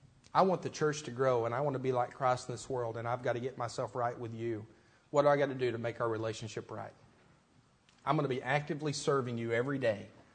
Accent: Texas, United States; I'm from Texas, we don't do this.

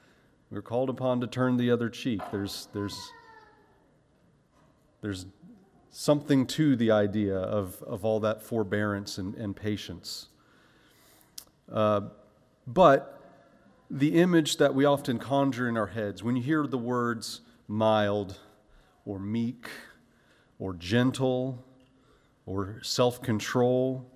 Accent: Florida, United States; Growing up in Florida, I mean, it might as well have been sci-fi.

